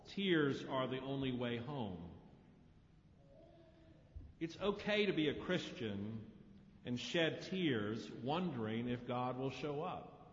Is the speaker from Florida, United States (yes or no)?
no; North Carolina, United States; When I was growing up in the Moravian Church in North Carolina, those words were the last words I heard spoken by the minister at the end of every worship service.